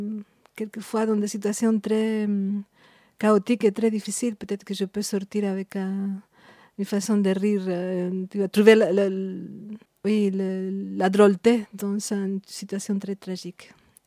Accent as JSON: {"language": "French", "town": "Madrid", "region": "Community of Madrid", "country": "Spain", "tie": "born there", "second_language": "French", "said": "Je suis née à Madrid. Et ma famille venait du nord de l'Espagne, de Burgos. Depuis très petite, j'avais la sensation que je n'allais pas rester en Espagne."}